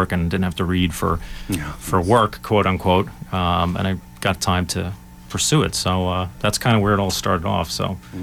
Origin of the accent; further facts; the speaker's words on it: New Jersey, United States; moved away as an adult; now in Florida, United States; I mean, I grew up in New Jersey, you know, and I lived there all the way up until just about 6 years ago, moved to Florida.